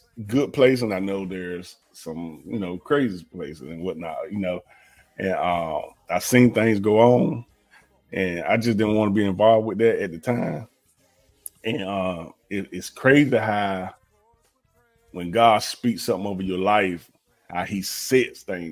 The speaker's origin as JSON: {"language": "English", "town": "Rocky Mount", "region": "North Carolina", "country": "United States", "tie": "born or raised there", "moved": "as an adult", "lives_now": "Suffolk, United States", "said": "I'm originally from Woodson, North Carolina, Woodson, Rocky Mount. Been there all my life, but I moved to Suffolk, Virginia about a year and a half ago."}